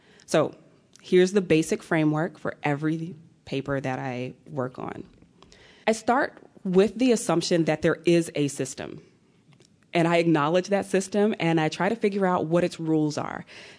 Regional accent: Atlanta, Georgia, United States; So as a child, I grew up in Atlanta, Georgia, and I was an anomaly

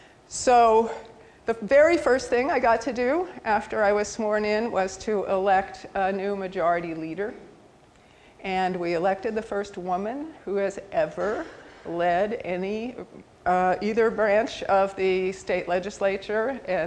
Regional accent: Massachusetts, United States; also born or lived in Minnesota / California / New Jersey; now in New York, United States; I grew up in Massachusetts, I lived in Minnesota, I was educated in California and New Jersey.

